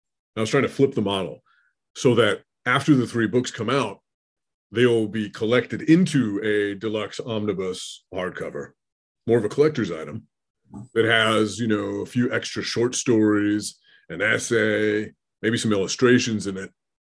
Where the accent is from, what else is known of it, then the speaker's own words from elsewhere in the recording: Oregon, United States; now in Minnesota, United States; Yeah, I grew up in Oregon, but I live in Minnesota. I'm married into the Midwest.